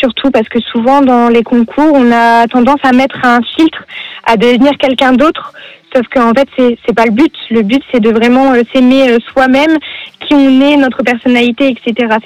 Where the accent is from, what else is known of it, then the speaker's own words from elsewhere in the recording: Amiens, Hauts-de-France, France; now in Quincampoix-Fleuzy, France; j'ai 21 ans et actuellement je vis à Quincampoix-Fleuzy, mais sinon je suis originaire d'Amiens.